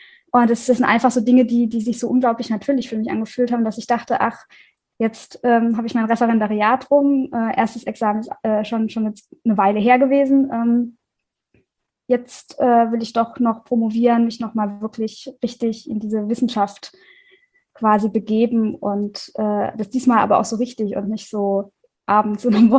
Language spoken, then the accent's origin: German; Rhineland-Palatinate, Germany; Ich komme aus der Pfalz